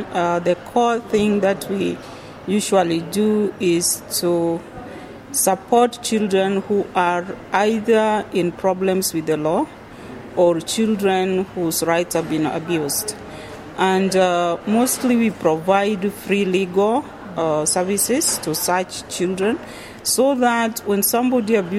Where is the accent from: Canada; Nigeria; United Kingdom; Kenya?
Kenya; I was born and raised in Kenya. I did most of my early education in Kenya. I went to Nairobi University, where I studied political science and did a master's in international relations before I went to United States.